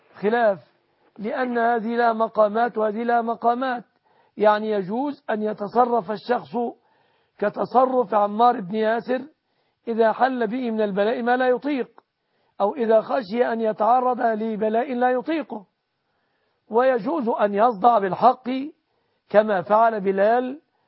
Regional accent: Egypt; أن يحفظ بلادنا مصر

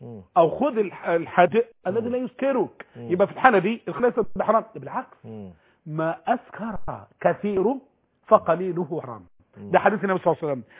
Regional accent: Mansoura, Dakahlia, Egypt; يعني في مصر طبعا الخمور عندنا في المنصورة هي مدينة عادية خالص

